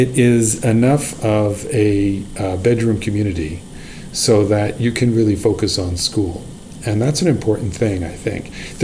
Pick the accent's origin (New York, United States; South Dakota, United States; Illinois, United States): New York, United States; actually, as a New Yorker. I toyed with the idea of going to college in New York